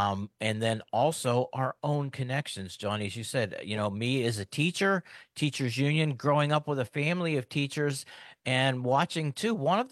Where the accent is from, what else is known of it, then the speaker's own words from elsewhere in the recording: Homestead, Pennsylvania, United States; you in Detroit and then me growing up in Pittsburgh, actually growing up in Homestead, Pennsylvania.